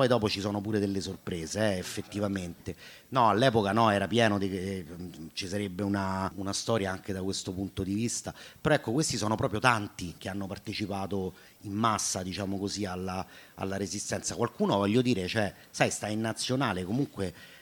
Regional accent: Rome, Lazio, Italy; per me che vengo da Roma

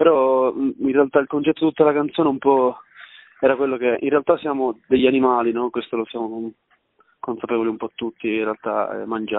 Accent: Valderice, Sicily, Italy; now in Tuscany, Italy; Allora, io sono originario di Valderice, in provincia di Trapani, Sicilia.

